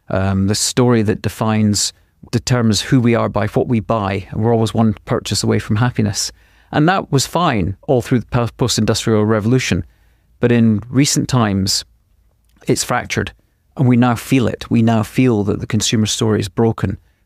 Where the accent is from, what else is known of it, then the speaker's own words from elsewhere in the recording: Arbroath, Scotland, United Kingdom; also born or lived in Tehran; I grew up in Scotland. I grew up in many, many towns, small towns, large towns, and very large cities outside the UK as well, from being born in a place called Arbroath to being a teenager in Tehran.